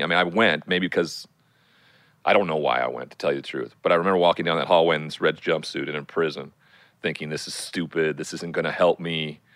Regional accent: Montana, United States; Growing up in Montana, where there's a huge cowboy culture

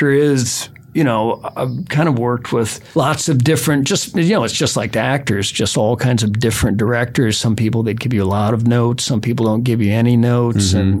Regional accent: Dallas, Texas, United States; Yeah, we were filming in Austin and I'm from Dallas, as you know.

